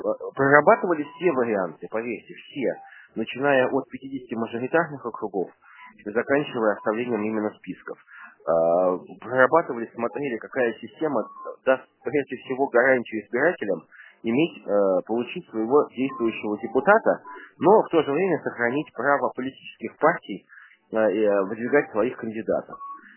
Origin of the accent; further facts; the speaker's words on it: Saint Petersburg, Russia; Нет, я же петербуржец, вот в чем дело.